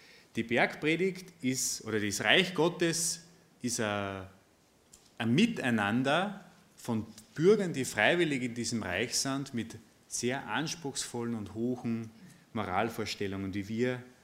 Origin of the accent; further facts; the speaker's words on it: Austria; born there; ich bin geboren als Österreicher